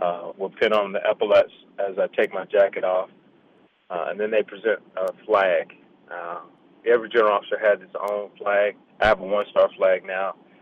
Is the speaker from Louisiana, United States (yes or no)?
no; Atlanta, Georgia, United States; As a kid growing up in Atlanta, I had an ROTC instructor that asked me what I wanted to do.